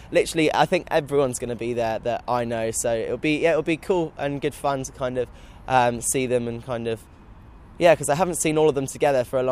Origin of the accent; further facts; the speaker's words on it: Plymouth, South West England, United Kingdom; I think the Plymouth Parade is going to be extra special just because it's my hometown, it's where my friends and family are.